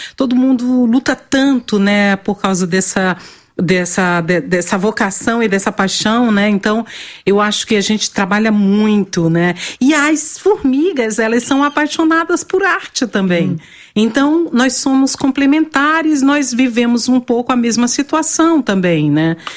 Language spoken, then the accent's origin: Portuguese; Brazil; Eu falo da Amazônia porque eu sou de lá do Brasil, né?